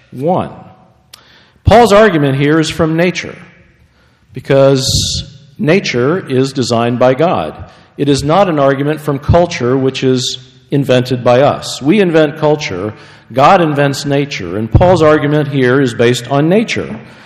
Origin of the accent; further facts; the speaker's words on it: Pennsylvania, United States; from my home state of Pennsylvania